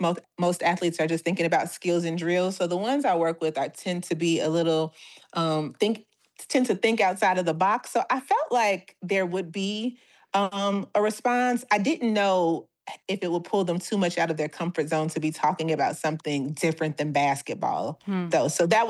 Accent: Chicago, Illinois, United States; also born or lived in Milwaukee, Wisconsin; I'm from Chicago and Milwaukee, and just as we were traveling.

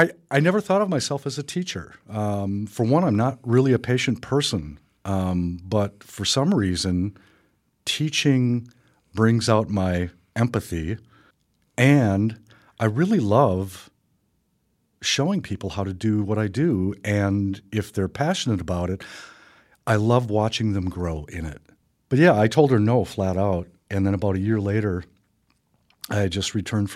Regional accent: Milwaukee, Wisconsin, United States; also born or lived in Wausau; I'm originally from Milwaukee, and back in the 70s when my father died, my mother's relatives are all from the Medford area, and she was familiar with Wausau.

